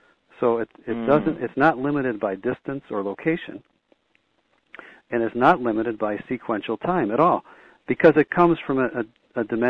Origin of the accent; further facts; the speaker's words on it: Chicago, Illinois, United States; I'm from Chicago, so any excuse to go to California, I jump on anyway.